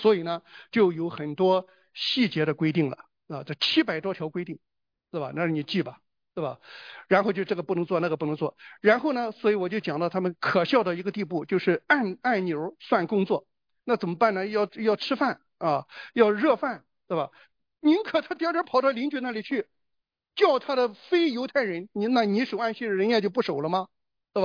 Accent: China; 我是中国人

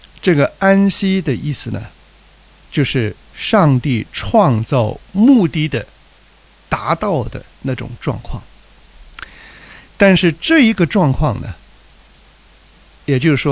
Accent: China; 所以我们中国人有一个觉悟，就是人类为万物之灵

